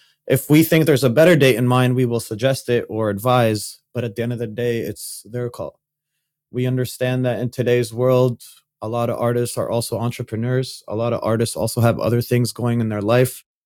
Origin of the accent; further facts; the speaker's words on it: Saudi Arabia; And when I was growing up, I grew up in Saudi Arabia